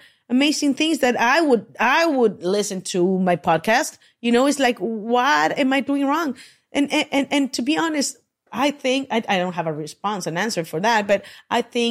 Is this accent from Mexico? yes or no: yes; Mexico; I grew up in Mexico and I say, Miss Cholas.